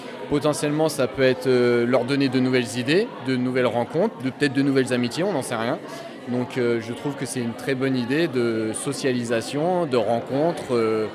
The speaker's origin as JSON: {"language": "French", "region": "Hauts-de-France", "country": "France", "lives_now": "Crépy-en-Valois, France", "said": "Pas du tout, je suis d'origine de la Somme et je suis arrivé sur Compiègne dans un premier temps et puis après le hasard a fait que je suis arrivé à Crépy."}